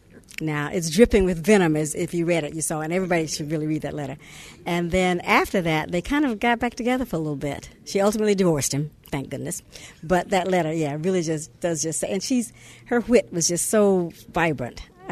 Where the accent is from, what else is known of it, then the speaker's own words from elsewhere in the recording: St. Augustine, Florida, United States; Yes. I grew up in St. Augustine, Florida, and Zora Neale Hurston actually used to spend time in St. Augustine.